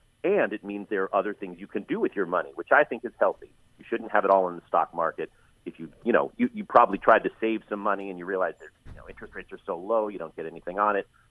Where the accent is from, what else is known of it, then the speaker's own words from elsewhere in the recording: Oakland, California, United States; When I was a kid growing up in East Oakland, we'd go to the Chabot Planetarium.